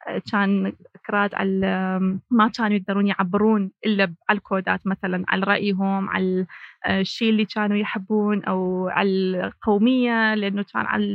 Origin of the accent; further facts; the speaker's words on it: Kirkuk Governorate, Iraq; في محافظة كركوك من العراق أنا كردية